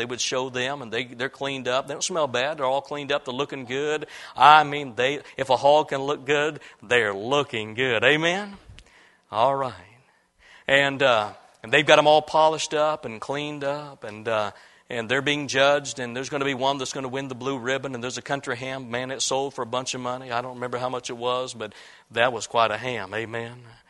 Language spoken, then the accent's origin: English; Illinois, United States; I was raised in Illinois. You can't be raised in Illinois and not be around hogs once in a while.